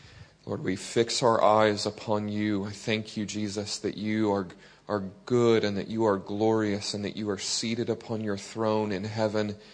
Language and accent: English; United States; I pray that you will bear with my abrasive American accent for a little while